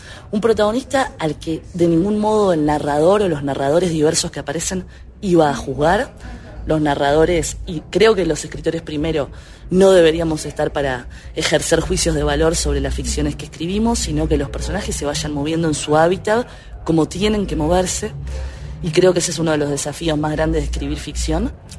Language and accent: Spanish; Uruguay; yo como saben vengo de Uruguay, que es un país pequeño en población, somos los famosos 3 millones desde que tengo memoria, y es un país muy pequeño en territorio.